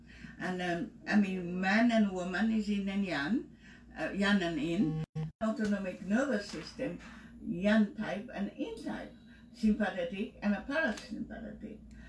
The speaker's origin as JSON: {"language": "English", "region": "Kyoto", "country": "Japan", "tie": "born or raised there", "second_language": "English", "moved": "as an adult", "lives_now": "United States", "said": "I was born in Kyoto, Japan, in an old-fashioned, very old family, a well-known family, and I was a second of the 8 children."}